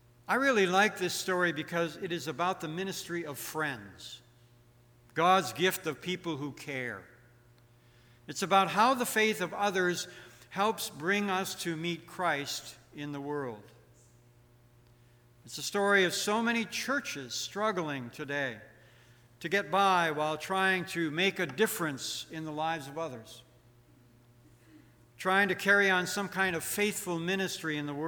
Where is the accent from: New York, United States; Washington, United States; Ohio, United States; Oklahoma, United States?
New York, United States; 2 years before my home state of New York allowed teenagers to drive.